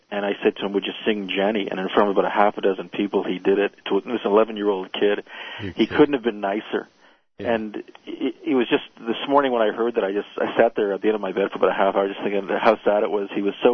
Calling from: Toronto, Ontario, Canada; I'm calling from Toronto, and there's a venue here called the O'Keefe Center

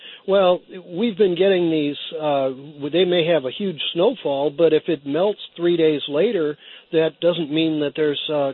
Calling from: San Francisco, California, United States; Hey, greetings, Peter, Jalene, David, San Francisco.

